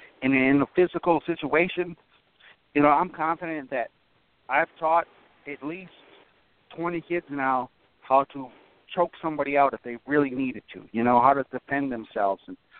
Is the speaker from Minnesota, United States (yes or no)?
yes; Minnesota, United States; You know, I grew up in Minnesota. I've done every sport.